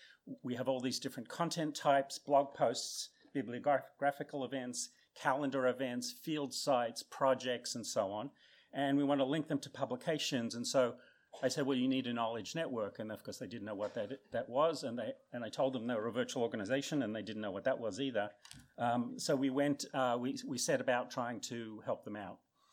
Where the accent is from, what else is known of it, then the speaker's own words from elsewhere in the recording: Tasmania, Australia; And watch out, I am from Tasmania.